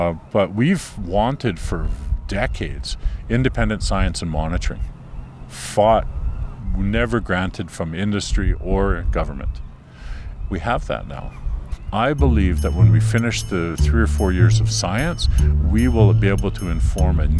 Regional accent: Nanaimo, British Columbia, Canada; I grew up in Nanaimo. Like, this was my hometown.

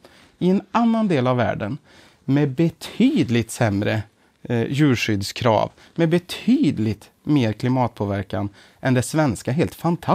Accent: Värmland, Sweden; Men jag är ju värmlänning.

